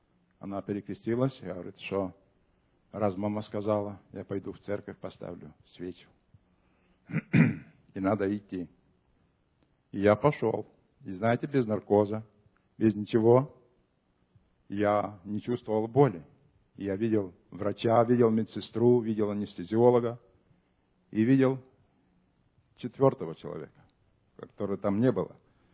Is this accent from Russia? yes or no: no; Kotovsk, Odesa Oblast, Ukraine; Сам я с Украины, с Одессы. Одесская область, Котовск. Жена с Молдавии.